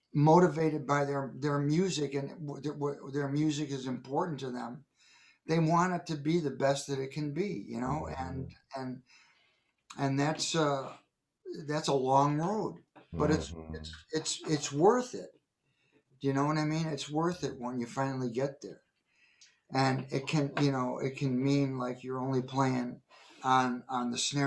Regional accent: New York, United States; And I was in L.A., you know, doing some work out there. I was from New York.

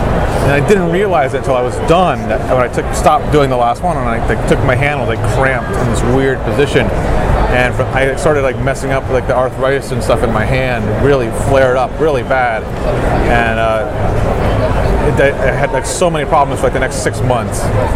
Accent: Texas, United States; Oh, I'm from Texas, so it's hotter there right now, but there's not usually as much humidity.

